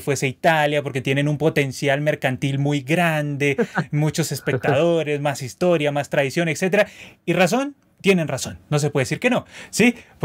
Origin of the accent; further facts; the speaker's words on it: Colombia; como colombianos sabemos sobre los estigmas